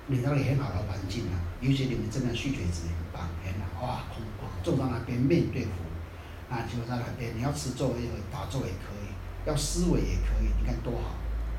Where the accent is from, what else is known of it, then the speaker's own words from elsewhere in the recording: Taiwan; 世间的我们台湾人讲的啦